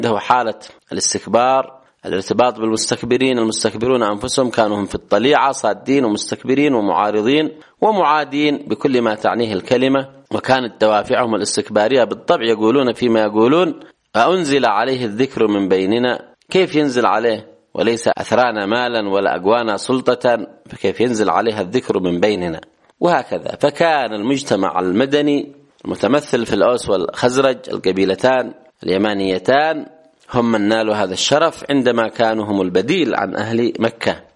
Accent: Yemen; بالنسبة لنا كيمنيين

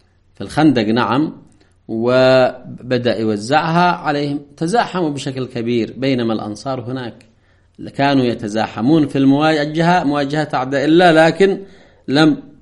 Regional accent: Yemen; ويجب علينا كيمنيين أن نقتدي بهم

